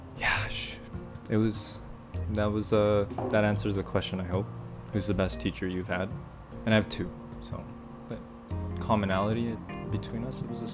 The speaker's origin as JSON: {"language": "English", "country": "Philippines", "said": "I am Filipino."}